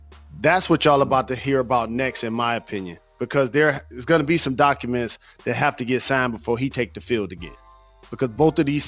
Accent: Michigan, United States; Growing up in Michigan, one of the signature amusement parks in the country is called Cedar Point.

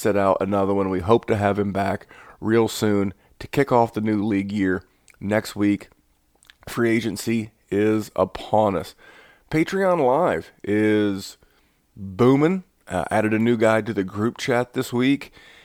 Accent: the South, United States; accent: southern; You're talking about Jerry's trucker hat. You're talking about my southern accent.

